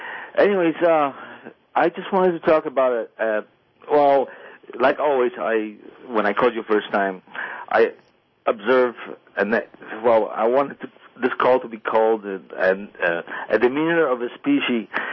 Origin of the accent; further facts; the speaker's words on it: Gdansk, Pomeranian Voivodeship, Poland; English is a second language; Is Poland. I'm from Gdansk.